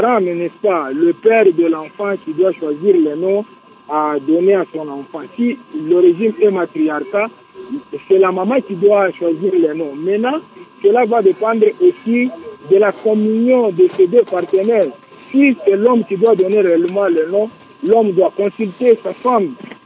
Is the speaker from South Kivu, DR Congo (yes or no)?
no; Haut-Katanga, DR Congo; je dois choisir le nom qui vient de ma province, n'est-ce pas?